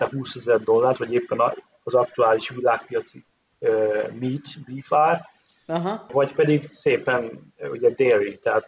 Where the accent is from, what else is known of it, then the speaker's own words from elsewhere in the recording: Hungary; now in Paraguay; magyarok vagyunk ettől még, magyarul beszélünk, magyarul írunk, de ja, azért nagyon messze szakadtunk